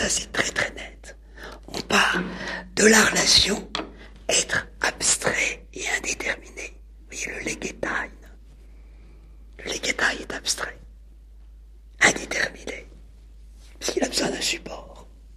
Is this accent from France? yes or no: yes; France; Parce que Hamelin, pour nous, hein, en tant que Français